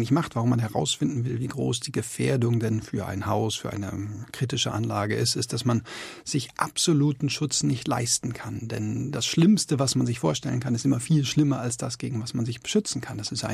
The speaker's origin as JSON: {"language": "German", "region": "North Rhine-Westphalia", "country": "Germany", "said": "ich komme aus dem Ruhrgebiet, da war das eigentlich schon seit 50, 100 Jahren so"}